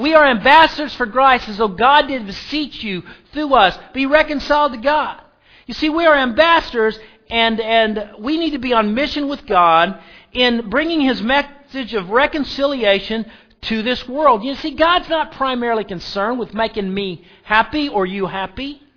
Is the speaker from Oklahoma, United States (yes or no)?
yes; Lawton, Oklahoma, United States; I grew up in Lawton, Oklahoma, about a mile from Fort Sill.